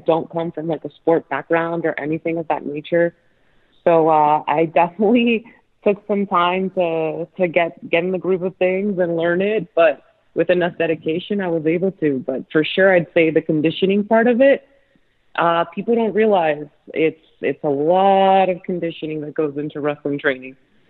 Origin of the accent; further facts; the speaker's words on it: Miami, Florida, United States; So I'm based out of Florida. I was from Miami.